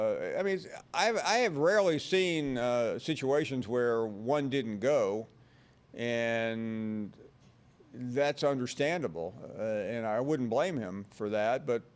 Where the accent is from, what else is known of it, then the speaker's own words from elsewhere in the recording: Memphis, Tennessee, United States; born there; I was born in Memphis, and I went to school at Tennessee.